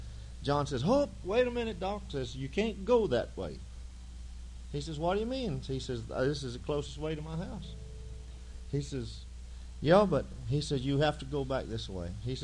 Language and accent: English; Georgia, United States; now in West Palm Beach, United States; I'm originally from Georgia. I've lived down around West Palm Beach for a long time now